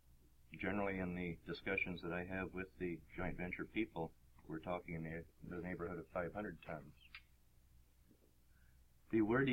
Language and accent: English; Sitka, Alaska, United States; I'm from Sitka.